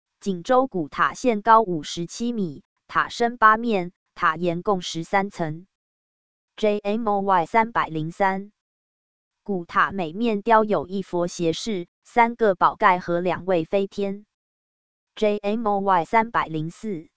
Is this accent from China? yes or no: no; Taiwan; 对身为台湾人的我们